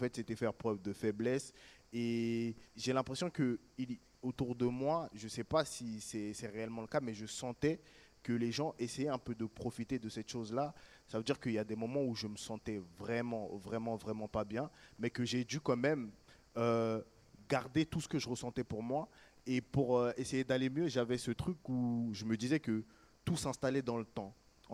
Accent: Bobigny, Île-de-France, France; Moi, je viens de Bobigny, dans le 93, et il y a une chose qui est tacite là-bas

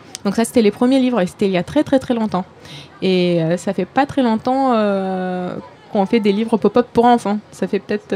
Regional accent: Lithuania; moved away as an adult; now in Paris, France; Moi, je viens de la Lituanie. Je suis née là-bas, j'ai grandi là-bas, j'ai commencé mes études là-bas et ensuite je suis venue pour continuer mes études à Paris.

